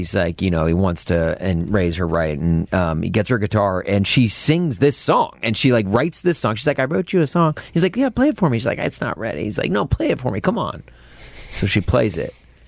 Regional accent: Tennessee, United States; We had a theater in Nashville, in Brentwood, just outside of my hometown, called the Big D Experience.

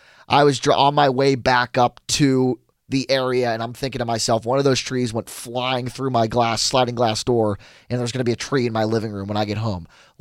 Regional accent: South Hills, Pennsylvania, United States; I grew up in, you know, I went to Baldwin, I grew up in the South Hills, and Fiore's in Brookline.

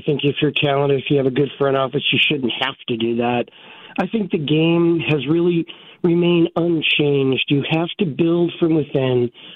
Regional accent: Chicago, Illinois, United States; I grew up in Chicago. Dad was a Sox fan, Cubs fan for my mom.

